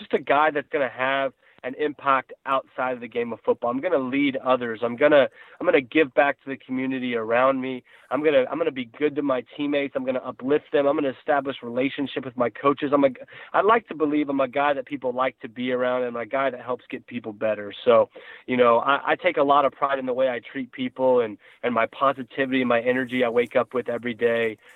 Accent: Wiggins, Colorado, United States; I was raised in Wiggins, Colorado, an hour east of Denver.

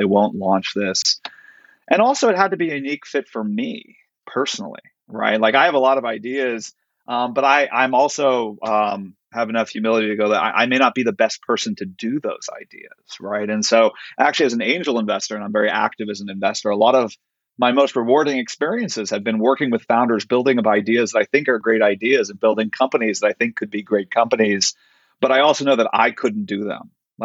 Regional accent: California, United States; growing up in Silicon Valley, there's always there's a mystique around founders

